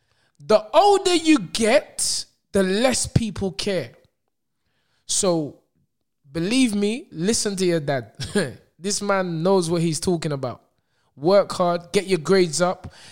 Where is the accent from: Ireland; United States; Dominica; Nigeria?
Nigeria; I'm Nigerian, right.